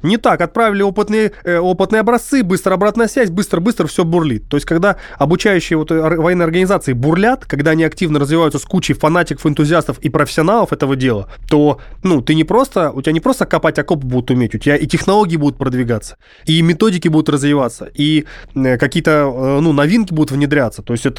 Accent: Saint Petersburg, Russia; Ну, я петербуржец, движение петербургское, и мы делаем это в Петербурге и Ленобласти.

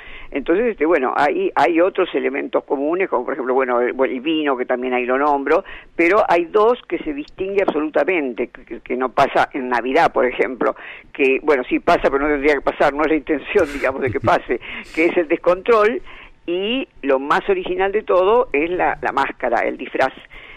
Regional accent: Buenos Aires, Argentina; yo creo que como argentinos, como porteños también tendríamos que nombrarlo

